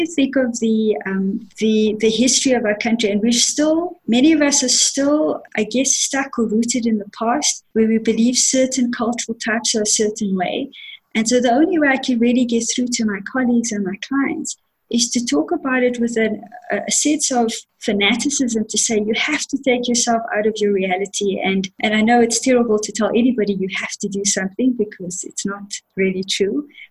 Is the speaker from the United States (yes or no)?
no; South Africa; And if I take away all my assumptions of what Indian people, and I'm Indian, of what Indian people are supposed to be like versus black South Africans